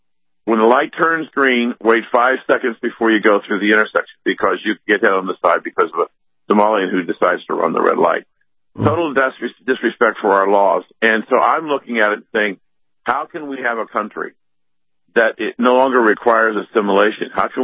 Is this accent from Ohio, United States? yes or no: yes; Columbus, Ohio, United States; I was back in Columbus, my hometown, for Christmas.